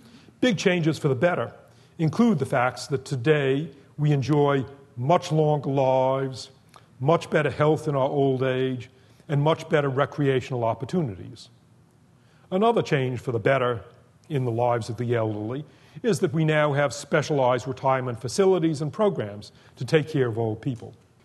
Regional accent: Boston, Massachusetts, United States; My family's first television set that we acquired in 1948 when I was growing up in Boston had only 3 knobs

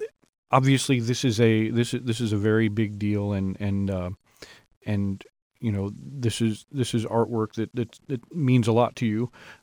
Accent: Lexington, Kentucky, United States; me growing up in Lexington

